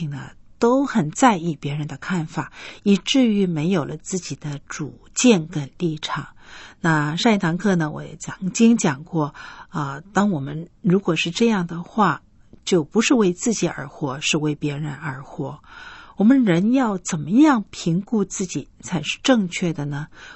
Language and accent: Chinese; China; 我觉得我们中国人是比较保守一点